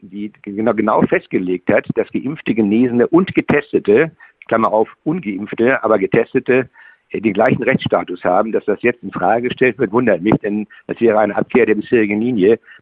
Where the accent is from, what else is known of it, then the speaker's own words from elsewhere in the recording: Schleswig-Holstein, Germany; ich bin ja Schleswig-Holsteiner